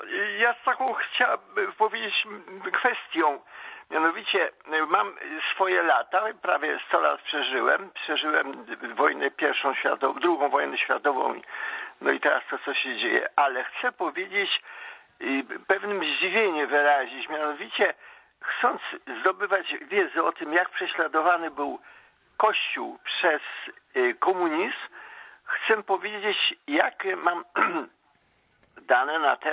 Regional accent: Volyn Oblast, Ukraine; ja jestem z Kresa, z Wołynia, pochodzę, cudem ocalałem.

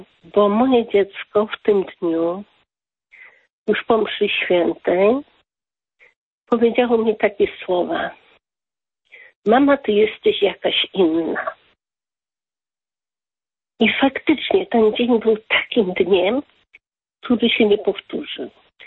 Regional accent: Silesian Voivodeship, Poland; pochodzimy ze Śląska i mieszkamy na Śląsku

